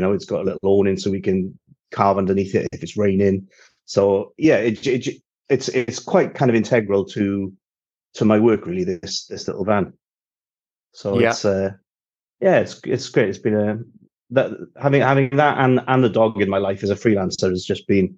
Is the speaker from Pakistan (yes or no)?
no; Wales, United Kingdom; I grew up in South Wales, but South East Wales.